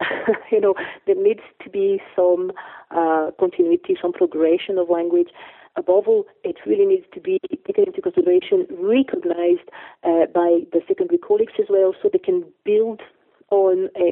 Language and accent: English; France; I was only too aware of because I grew up in France.